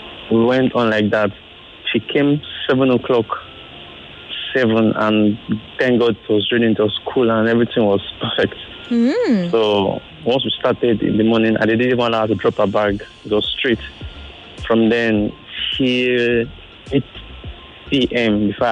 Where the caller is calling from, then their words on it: Ikorodu, Lagos, Nigeria; I'm calling from Ikorodu.